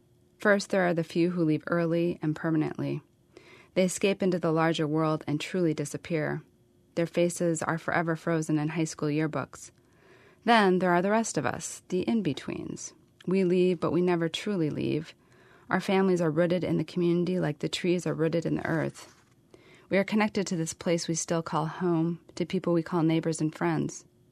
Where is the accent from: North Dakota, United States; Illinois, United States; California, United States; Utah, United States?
North Dakota, United States; So yes, I do end up defending my home state and my people a lot.